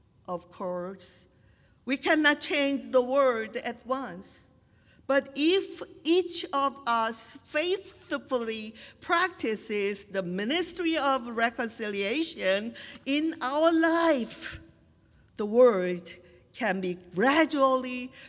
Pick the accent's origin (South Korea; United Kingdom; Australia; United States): South Korea; It may have been unconsciously formed while I was growing up in Korea through educational, cultural, and societal influences.